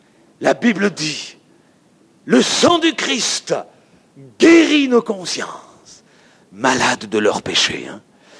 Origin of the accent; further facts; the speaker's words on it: France; mais je suis français, voyez-vous